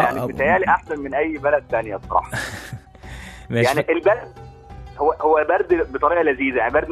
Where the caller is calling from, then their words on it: Alexandria, Alexandria Governorate, Egypt; انا بتكلم من اسكندرية.